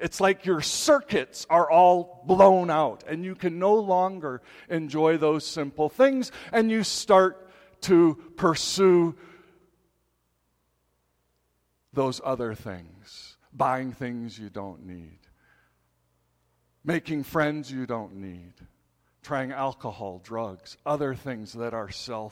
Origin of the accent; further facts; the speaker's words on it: Evanston, Illinois, United States; Northwestern University in Evanston, which, by the way, is my hometown, and I was in high school, apparently, when this study came out a few blocks away.